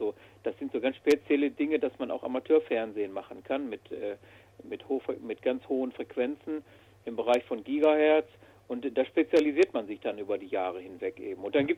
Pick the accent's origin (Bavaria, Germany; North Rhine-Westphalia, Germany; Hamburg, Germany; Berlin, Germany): North Rhine-Westphalia, Germany; Herford; Ja, ich komme aus Herford